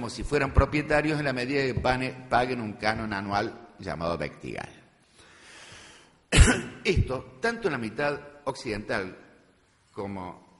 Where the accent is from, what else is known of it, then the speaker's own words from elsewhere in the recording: Argentina; perdónenme que les hable algo de mi tierra, pero quiero decirles por qué no tenemos la enfiteusis nosotros